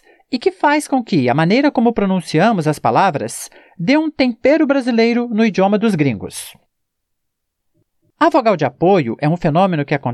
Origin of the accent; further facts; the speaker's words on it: Brazil; Vamos analisar uma palavra que é muito falada aqui no Brasil. Hot dog. Perceba novamente como eu, brasileiro, falo esta palavra.